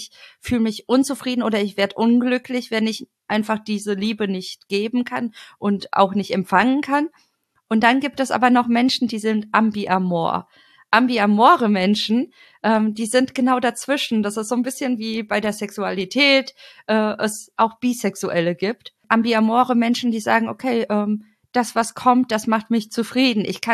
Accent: Cologne, North Rhine-Westphalia, Germany; ich komme aus Köln

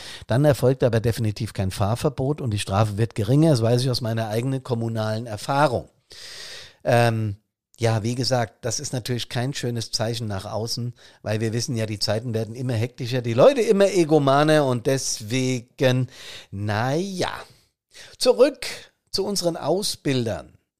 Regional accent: Hesse, Germany; Hessen, mein Heimatbundesland

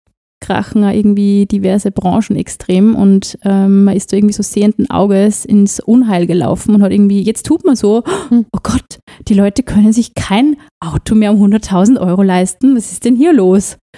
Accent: Upper Austria, Austria; ich bin aus Oberösterreich

